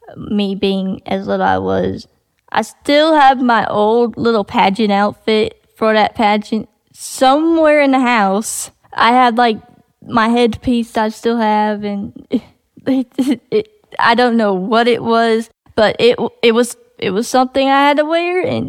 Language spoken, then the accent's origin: English; the South, United States; accent: country; Yes, because when I sing, my country accent tends to come out a lot.